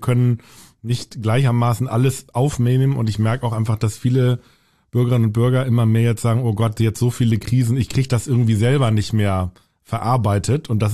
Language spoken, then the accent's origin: German; Hamburg, Germany; Also ich bin selber in der evangelischen Kirche da bei uns in Hamburg-Volksdorf und da sehr verwurzelt, wirklich von der Kinderbibelwoche